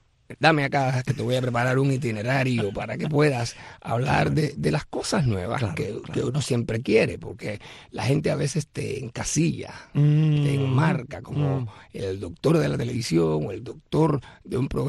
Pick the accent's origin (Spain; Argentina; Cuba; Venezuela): Cuba; moved away as an adult; now in United States; como cubano de esta generación, porque yo nací en el año 66, ¿no? y llegué a Estados Unidos en el año 91, ajá, aunque ya tengo más años en Estados Unidos